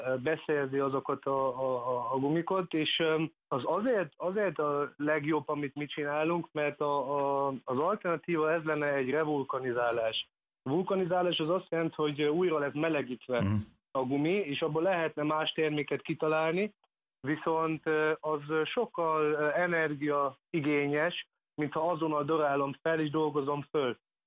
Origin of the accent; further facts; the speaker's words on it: Germany; Hungarian is a second language; now in Budapest, Hungary; én Németországban nőttem föl, az apukám magyar, csak nem tanított meg, úgyhogy itt tanultam meg Budapesten a magyar nyelvet.